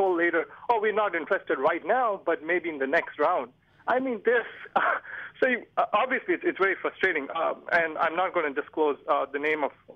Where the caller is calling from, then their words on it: Fremont, California, United States; I'm calling from Fremont.